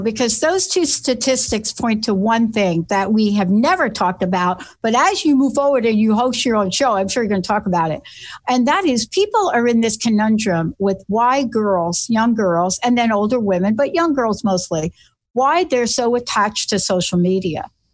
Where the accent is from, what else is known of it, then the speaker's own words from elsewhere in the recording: Bronx, New York, United States; And I'm this kid from the Bronx that stuttered.